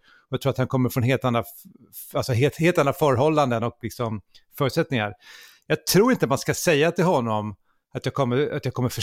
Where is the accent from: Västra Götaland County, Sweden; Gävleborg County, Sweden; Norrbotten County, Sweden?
Västra Götaland County, Sweden; Gothenburg; Eftersom jag är från Göteborg.